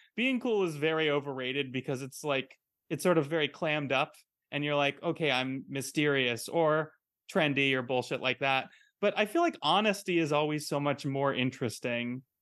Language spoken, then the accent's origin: English; Tucson, Arizona, United States; I was raised in Arizona, yes, nice.